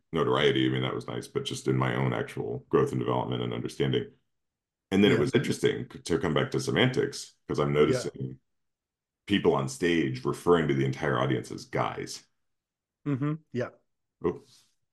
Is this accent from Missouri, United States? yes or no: yes; Missouri, United States; it was in Missouri, and I grew up in Missouri. I didn't grow up right there, but within an hour and a half drive.